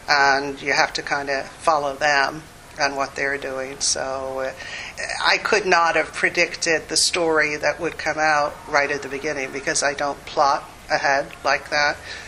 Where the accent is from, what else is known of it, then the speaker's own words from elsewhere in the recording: Newry, Northern Ireland, United Kingdom; I was born and raised in Newry with my grandmother, which is an area in South County Down